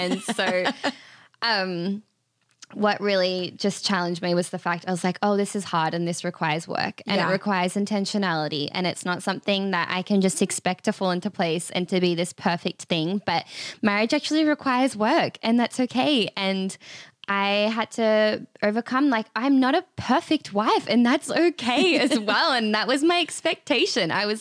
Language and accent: English; Melbourne, Victoria, Australia; moved away as an adult; now in United States; I am from Australia. I was born and raised in Melbourne. And so I came over to America almost 3 years ago to do ministry school